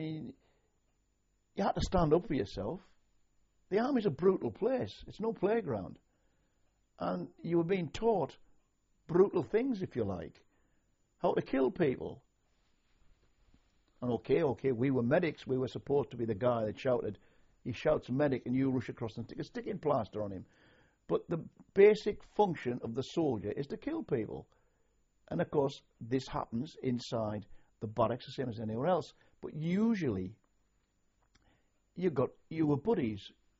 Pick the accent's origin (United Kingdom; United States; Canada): United Kingdom; Sunderland, North East England; In those days, I came from Sunderland area, Durham. I spoke quite a colloquial language because that's the way you spoke.